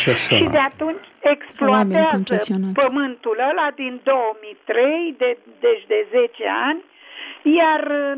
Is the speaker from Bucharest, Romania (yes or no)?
yes; Bucharest, Romania; și sunt din București.